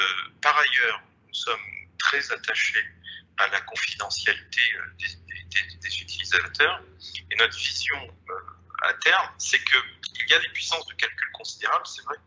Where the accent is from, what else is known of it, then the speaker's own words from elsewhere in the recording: France; now in Istanbul, Turkey; Donc, effectivement, je suis français, je suis basé à Istanbul depuis maintenant presque 9 ans.